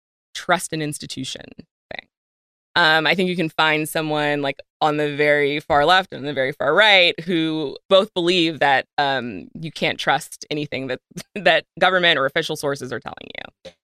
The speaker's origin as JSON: {"language": "English", "region": "Virginia", "country": "United States", "tie": "born or raised there", "said": "I'm 40 years old, so this was a long time ago, granted, but, you know, I grew up in Virginia and I know personally what it feels like to be in a classroom being taught history that whitewashes slavery."}